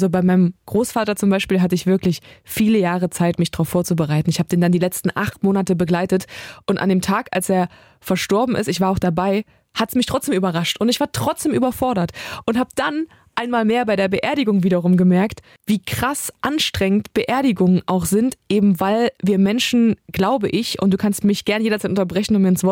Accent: Halle, Saxony-Anhalt, Germany; born there; ich bin Moderatorin, ich bin gebürtig aus Halle, also Hallenserin, immer mal weg gewesen, aber immer gerne wieder zurückgekommen.

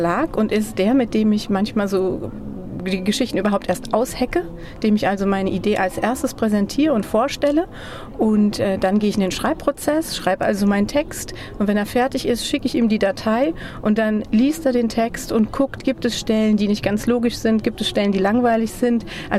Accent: Southern Germany, Germany; Ich komme aus Süddeutschland, es das heißt aber das Kiosk.

